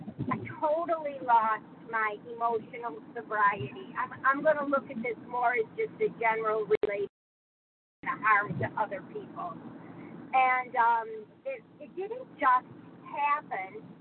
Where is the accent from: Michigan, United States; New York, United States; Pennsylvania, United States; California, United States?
Michigan, United States; I'm from Michigan.